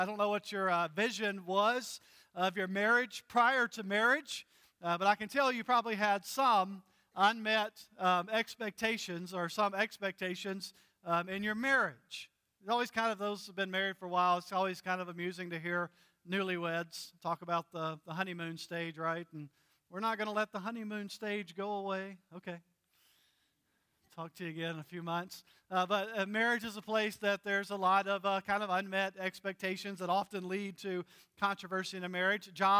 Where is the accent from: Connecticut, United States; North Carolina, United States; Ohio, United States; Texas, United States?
North Carolina, United States; As a matter of fact, I grew up in North Carolina, so I'm a big college basketball fan.